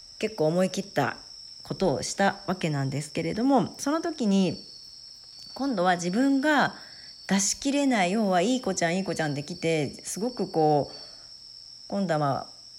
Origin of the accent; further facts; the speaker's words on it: Toyama, Japan; born there; 私1974年富山県生まれなんですけども